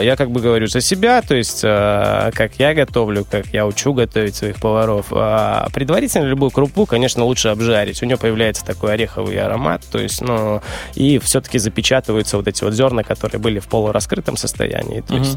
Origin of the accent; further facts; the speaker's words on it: Belarus; ну, мы белорусы, картошка, вот.